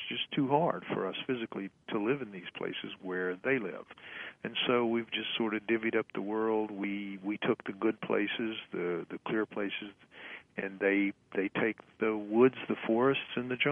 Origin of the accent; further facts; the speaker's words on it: Louisiana, United States; I'm from Louisiana. Most of that was going on in the Pacific Northwest.